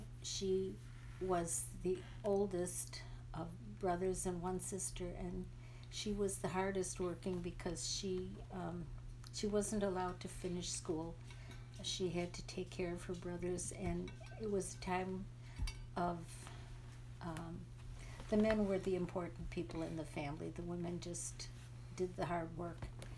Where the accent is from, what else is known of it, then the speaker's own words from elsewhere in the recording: Buffalo, New York, United States; I grew up in Buffalo, New York, which at the time was called Queen City of the Lakes because it was a busy, thriving community.